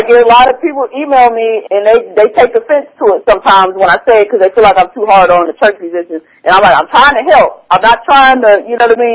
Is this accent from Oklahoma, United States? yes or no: yes; Oklahoma, United States; because I was born and raised in Oklahoma.